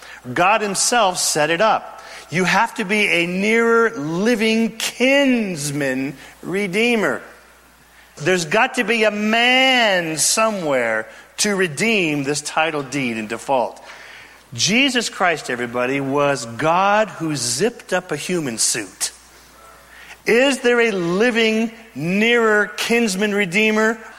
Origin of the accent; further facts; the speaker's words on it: Redding, California, United States; I'm from Redding, California. We are in the pot-growing capital of the world, I'm pretty sure.